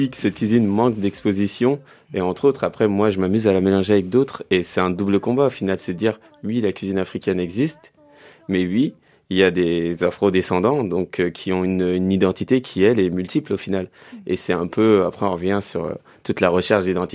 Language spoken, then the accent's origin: French; France; Mais au final, je suis un Français et j'ai mes passions comme le Japon qui me sont propres.